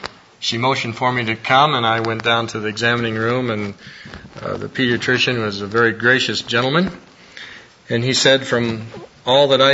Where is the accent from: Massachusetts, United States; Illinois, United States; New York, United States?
Illinois, United States; Nancy's from Pittsburgh, I'm from Illinois.